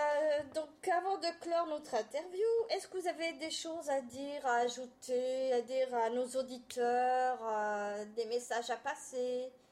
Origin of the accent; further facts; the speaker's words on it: Lyon, Auvergne-Rhône-Alpes, France; now in Brittany, France; Malgré que je suis originaire de Lyon, j'avoue que la barrière... Oui, je suis lyonnaise.